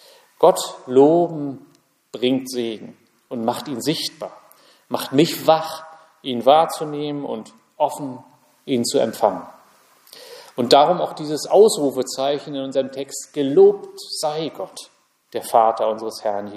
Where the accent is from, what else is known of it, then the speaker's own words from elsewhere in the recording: Mecklenburg-Vorpommern, Germany; Wir sind ja nicht dafür bekannt, mit Lob um uns zu werfen. Ich bin ja in Pommern groß geworden.